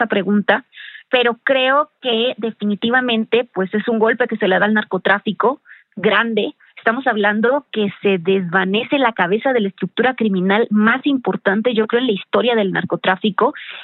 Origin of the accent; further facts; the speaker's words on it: Tijuana, Baja California, Mexico; y yo soy de Tijuana, que son zonas de mucho conflicto, sobre todo las fronteras